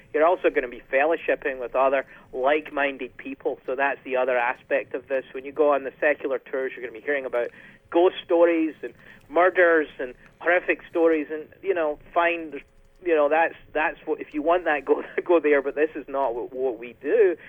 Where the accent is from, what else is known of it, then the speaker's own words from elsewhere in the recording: Hamilton, Scotland, United Kingdom; in my hometown that I was brought up in Hamilton, Scotland, which is near Glasgow